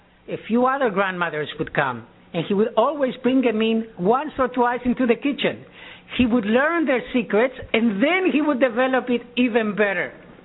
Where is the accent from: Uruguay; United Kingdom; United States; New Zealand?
Uruguay; moved away; one of the things that I grew up with in Uruguay, in South America, we always had lunch as a family.